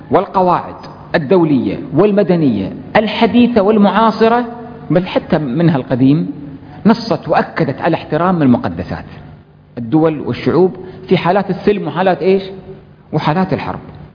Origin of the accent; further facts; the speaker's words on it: Kuwait; كاتب سياسي عندنا في الكويت